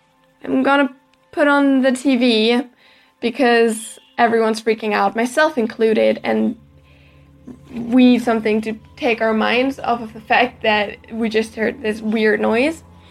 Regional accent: Germany; I'm from Germany

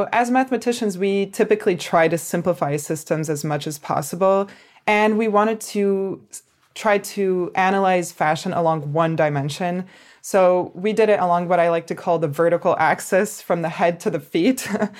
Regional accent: Paris, Île-de-France, France; I grew up in Paris, France, which is the capital of fashion.

